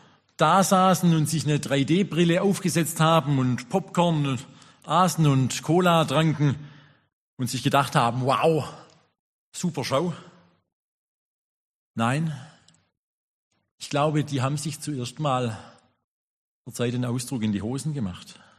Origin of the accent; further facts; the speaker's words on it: Baden-Württemberg, Germany; Als Schwabe bezahlt hat man den Namen dafür